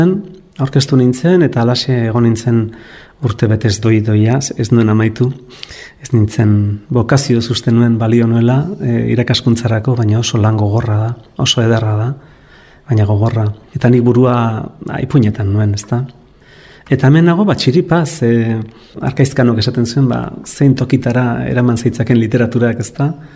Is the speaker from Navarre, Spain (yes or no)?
no; Ordizia, Basque Country, Spain; born there; etortzen nintzela 13-14 urterekin, bakar-bakarrik, Ordiziatik, nire jaioterritik